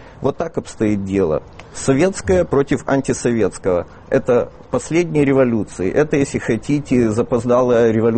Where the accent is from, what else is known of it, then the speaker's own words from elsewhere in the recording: Odesa, Odesa Oblast, Ukraine; я сам родом из Одессы.